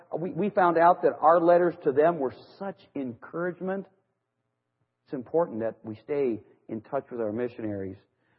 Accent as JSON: {"language": "English", "region": "Ohio", "country": "United States", "said": "They get right up behind me because I'm from Ohio."}